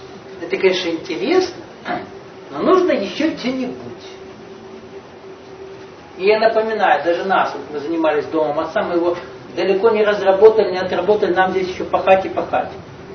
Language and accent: Russian; Moscow Oblast, Russia; Я не из Новосибирска. Когда вы сказали: на башне продают, у нас в Подмосковье башен нет, у нас деревня.